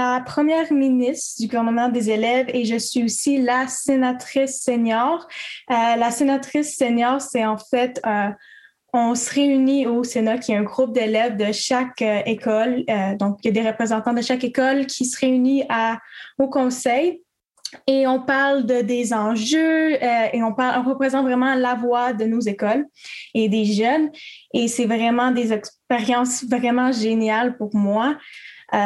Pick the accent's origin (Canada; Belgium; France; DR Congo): Canada; Quebec; also born or lived in Ontario; now in Kingston, Canada; Oui, je viens aussi du Québec. Je suis née là-bas. Et à cause que mes parents sont dans le militaire, moi, j'ai déménagé environ 5 fois entre le Québec et l'Ontario.